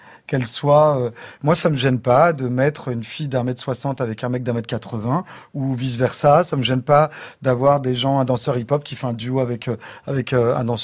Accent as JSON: {"language": "French", "town": "La Courneuve", "region": "Île-de-France", "country": "France", "also_born_or_lived": "Saint-Denis", "said": "je viens de la Courneuve, de Saint-Denis"}